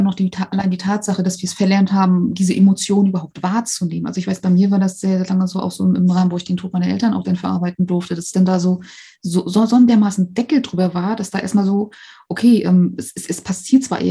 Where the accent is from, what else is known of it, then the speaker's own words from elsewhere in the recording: East Germany, Germany; born there; ich bin im Osten geboren, im Osten Deutschlands